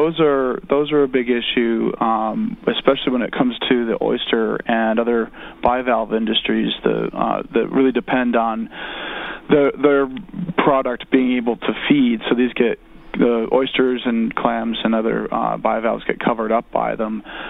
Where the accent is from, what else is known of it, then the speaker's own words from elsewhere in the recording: Michigan, United States; I know I'm originally from Michigan